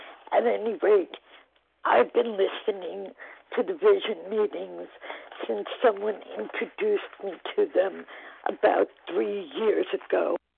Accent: New York, United States; I'm from New York, Rockland County. And my county is very small.

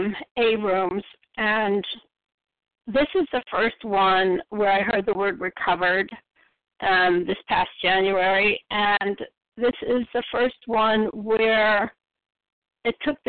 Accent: Newburgh, New York, United States; I'm from Newburgh, New York, recovered compulsive overeater.

